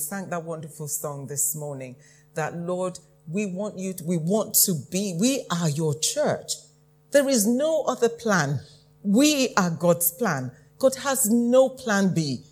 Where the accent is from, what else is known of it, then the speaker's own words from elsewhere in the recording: Nigeria; I come from Nigeria, and there's a funny thing. When I was growing up, we had, and as happens in many developing countries, we had intermittent power cut.